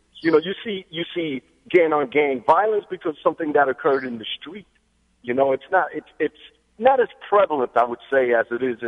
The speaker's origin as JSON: {"language": "English", "town": "New York City", "region": "New York", "country": "United States", "tie": "born or raised there", "said": "The black community, I'm Puerto Rican, born and raised in Bedford-Stuyvesant."}